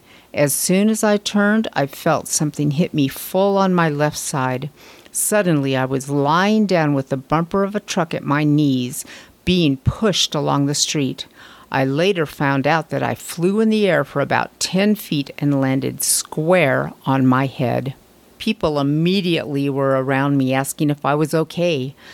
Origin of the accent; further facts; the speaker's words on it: New York, United States; Being a New Yorker, I was going to just cross the street.